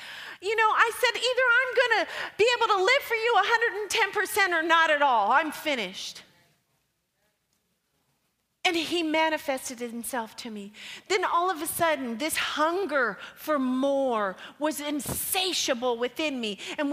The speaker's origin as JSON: {"language": "English", "country": "United States", "tie": "born there", "said": "I thought just because I was born in America in a Christian country"}